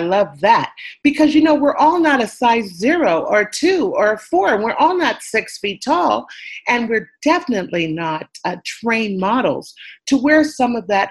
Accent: San Francisco, California, United States; now in Los Angeles, United States; I'm from the San Francisco Greater Bay Area, now stationed in Los Angeles.

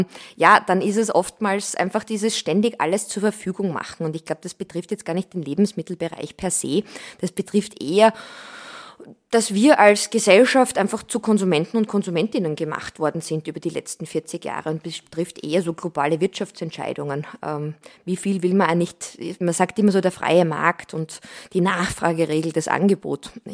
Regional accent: Styria, Austria; now in Vienna, Austria; Ich selber, vielleicht um ein paar Worte auch über mich zu sagen, bin eben aus der Steiermark und seit mittlerweile fast 12 Jahren in Wien.

